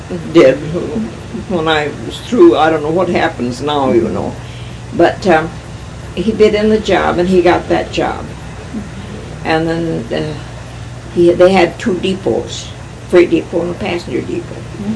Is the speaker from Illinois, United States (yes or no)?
no; Eagle Lake, Minnesota, United States; born there; I was born in Eagle Lake, Blue Earth County, Mankato.